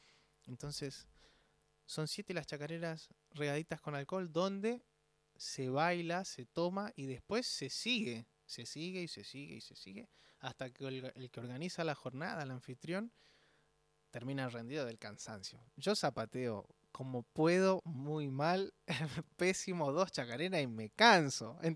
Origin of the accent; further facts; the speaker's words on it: Lomas de Zamora, Buenos Aires Province, Argentina; Yo vivo en Lomas de Zamora, soy de Lomas de Zamora.